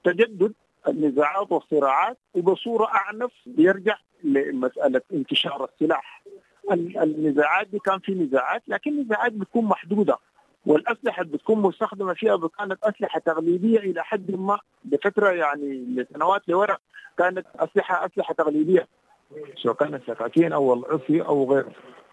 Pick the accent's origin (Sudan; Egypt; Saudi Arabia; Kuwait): Sudan; Kordofan; خاصة عندنا في كردفان